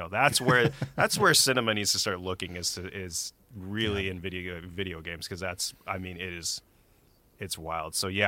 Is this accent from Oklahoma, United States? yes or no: no; California, United States; working in film music, and growing up in the Bay Area. You know, the movie industry's not there.